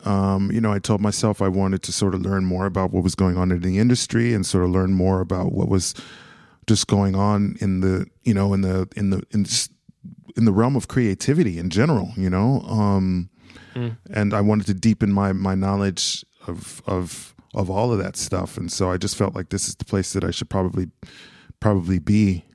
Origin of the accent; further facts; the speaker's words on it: United States; moved away; as an American, as artist coming here